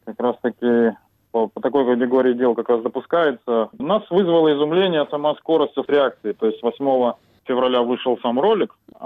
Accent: Sochi, Krasnodar Krai, Russia; поскольку мы иногородние, то есть и я из Сочи

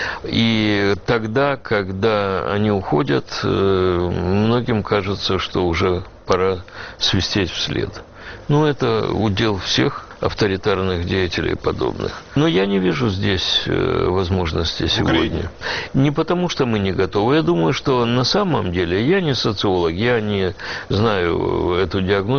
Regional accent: Ukraine; Мы, украинцы

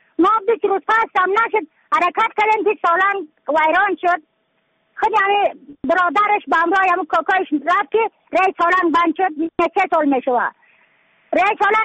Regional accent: Badakhshan, Afghanistan; از بدخشان هستم، مرکز بدخشان ولسوالی اکل پایان قیره وینگ.

